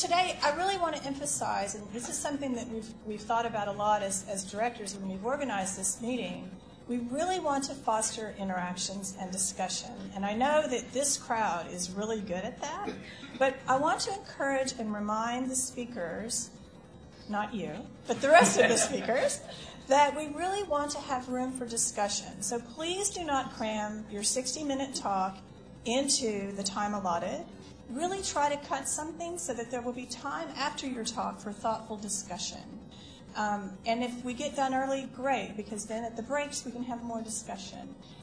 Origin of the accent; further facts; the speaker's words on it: Houston, Texas, United States; I am from Houston.